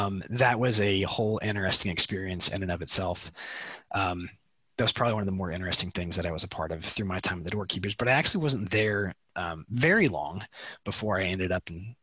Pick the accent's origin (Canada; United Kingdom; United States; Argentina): United States; Kansas; here I am from Western Kansas.